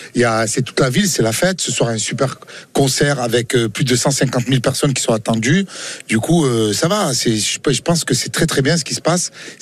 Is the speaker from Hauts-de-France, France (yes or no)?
no; Marseille, Provence-Alpes-Côte d'Azur, France; Moi, je suis marseillais. Voilà, moi, c'est une fierté.